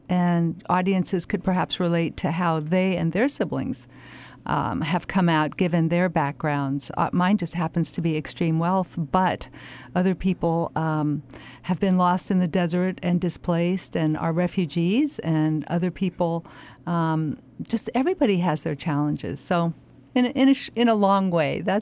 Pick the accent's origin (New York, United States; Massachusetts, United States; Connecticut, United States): Connecticut, United States; comes from the name of the island where I grew up in Connecticut, and it's a small private island off the coast.